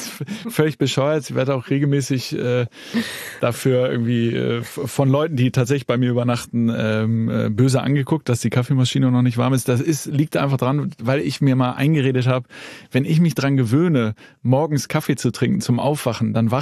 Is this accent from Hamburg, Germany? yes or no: yes; Hamburg, Germany; Und bei der bin ich sozusagen aufgewachsen in Hamburg.